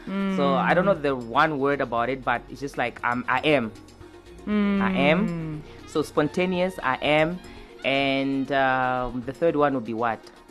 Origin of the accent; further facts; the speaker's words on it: Walvis Bay, Erongo, Namibia; moved away as an adult; I came from Wofish Bay for university.